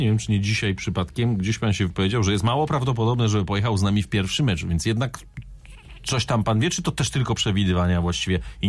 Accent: Zielona Góra, Lubusz Voivodeship, Poland; jesteśmy z Zielonej Góry

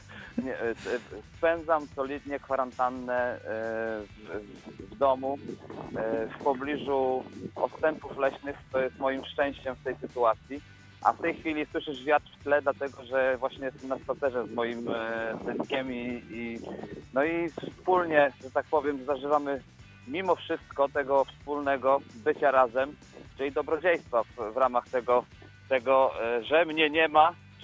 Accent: Zielona Góra, Lubusz Voivodeship, Poland; no jestem w Zielonej Górze. Ja nie wyjechałem z Zielonej Góry. Ja jestem zielonogórzaninem i chyba sercem a wręcz jestem o tym przekonany, zielonogórzaninem zostanę już na zawsze, bo tutaj zaczęła się moja droga.

